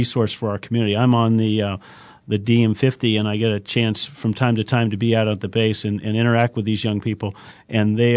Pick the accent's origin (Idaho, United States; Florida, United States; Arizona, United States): Arizona, United States; Tucson; I grew up here in Tucson, and so many of my friends and buddies at school were related to the military, and they stayed here.